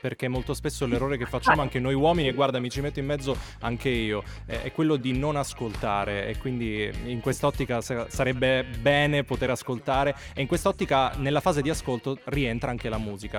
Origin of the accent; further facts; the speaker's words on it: Palermo, Sicily, Italy; e noi in quanto siciliani, in quanto palermitani